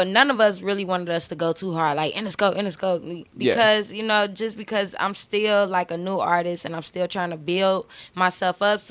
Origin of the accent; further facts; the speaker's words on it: Chicago, Illinois, United States; Southside, 81st and King Drive.